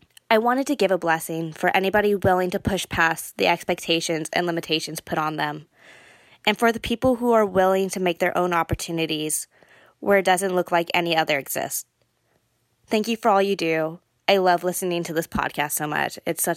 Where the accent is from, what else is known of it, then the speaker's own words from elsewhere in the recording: Cupertino, California, United States; I am from Cupertino, California.